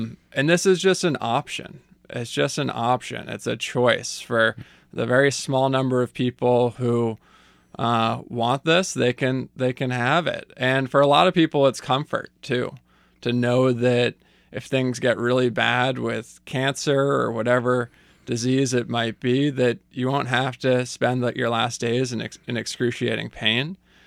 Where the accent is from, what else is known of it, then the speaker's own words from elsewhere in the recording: Massachusetts, United States; And so, you know, growing up on the Cape, I have lost a lot of friends and people I've known to the opioid epidemic.